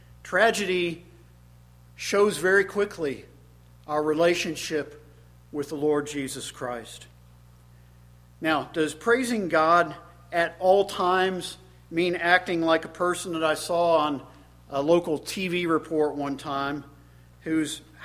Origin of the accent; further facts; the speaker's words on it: Florida, United States; I grew up in Central Florida, which supposedly is the lightning capital of the United States